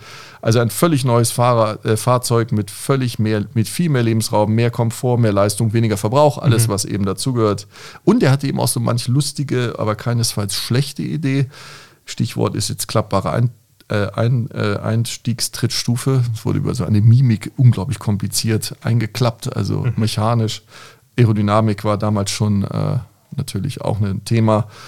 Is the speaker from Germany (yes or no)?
yes; North Germany, Germany; Bin ja Norddeutscher ursprünglich.